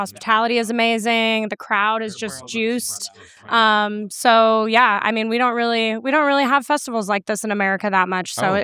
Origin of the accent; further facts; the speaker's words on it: Oregon, United States; I grew up in Oregon, which is in the northwestern part of the states, but I lived in a really small town in the southern part of the state, and I didn't move to the Portland area until I was like, you know, 13 years old.